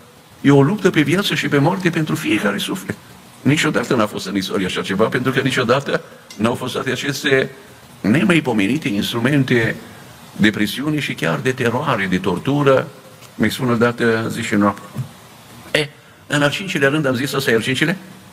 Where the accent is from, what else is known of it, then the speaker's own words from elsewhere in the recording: Bucharest, Romania; born there; părinții mei sunt din Cluj, și chiar dacă eu m-am născut la București, după ce dânșii au venit la București